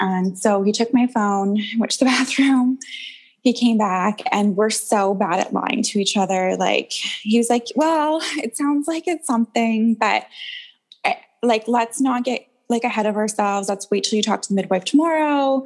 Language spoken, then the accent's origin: English; Vancouver, British Columbia, Canada; I'm from Vancouver, Canada, and I am a mom of a almost 12-month-old baby girl now.